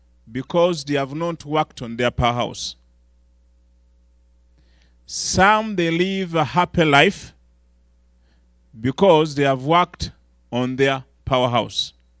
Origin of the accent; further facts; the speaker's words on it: Uganda; from Uganda.